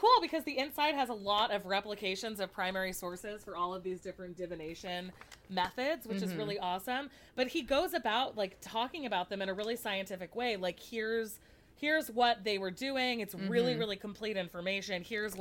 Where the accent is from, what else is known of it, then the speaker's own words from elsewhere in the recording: California, United States; yes, because to me as a Californian, mm-hmm. regular is unsweetened.